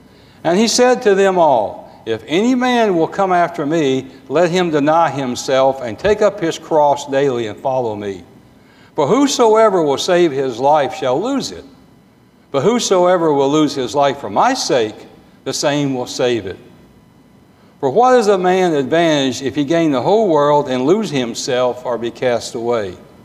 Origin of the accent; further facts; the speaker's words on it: Harriman, Tennessee, United States; As I said, I'm from Roane County. I was born and raised in Harriman, Tennessee, and left at 17 to go to college in Cookeville